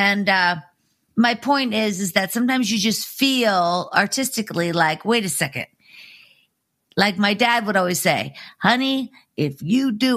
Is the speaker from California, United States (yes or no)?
no; Pittsburgh, Pennsylvania, United States; I'm from Pittsburgh, so it's kind of you know, I just went back, but I hadn't been home in like 2 years, over 2 years.